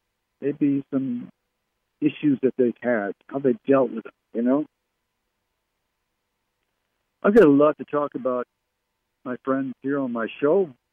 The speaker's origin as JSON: {"language": "English", "town": "Barrie", "region": "Ontario", "country": "Canada", "tie": "born there", "said": "Did you know my parents were English? I was born in Canada, so I never learned to speak like they did. I wonder just how differently things would have been if I had been born in England instead of Barrie, Ontario, Canada."}